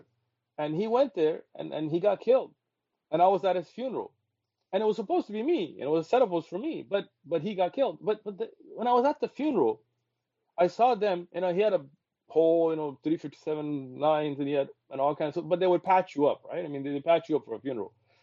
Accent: San Diego, California, United States; Even though ethnically, yes, I was from Pashtun, from Pakistan, but I grew up in San Diego, and I had no Muslim friends.

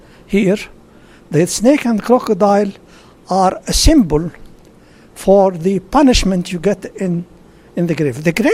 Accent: Houston, Texas, United States; English is a second language; When I am from Houston, so I lived that scandal of Enron.

